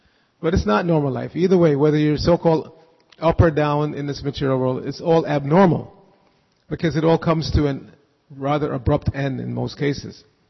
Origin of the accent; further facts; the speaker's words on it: New York, United States; I grew up in New York. And I know the New Yorker mentality.